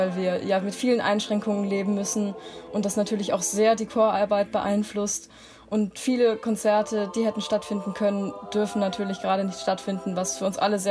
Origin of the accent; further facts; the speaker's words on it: Baden-Württemberg, Germany; Also ich komme ursprünglich aus Baden-Württemberg und ich habe mich in der 9. Klasse dazu entschieden, die Schule wechseln zu wollen.